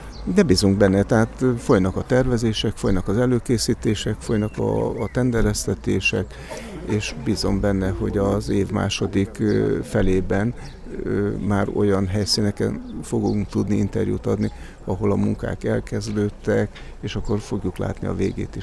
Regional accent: Sátoraljaújhely, Borsod-Abaúj-Zemplén, Hungary; born there; itt születtem Sátoraljaújhelyen

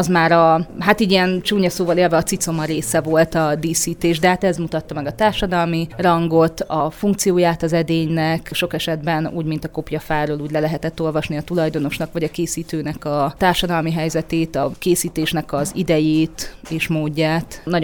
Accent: Debrecen, Hajdú-Bihar, Hungary; Debreceni vagyok.

